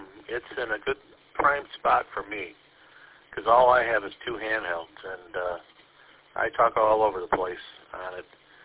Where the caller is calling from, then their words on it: Flushing, Michigan, United States; Yeah, I'm not far from Corona Road. I'm in Flushing. And, yeah, this repeater here in Flint's quite a good one.